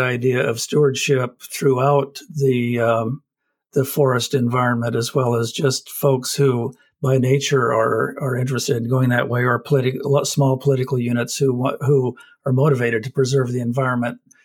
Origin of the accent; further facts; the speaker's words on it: Oregon, United States; You know, I grew up in Southern Oregon. I grew up in forests.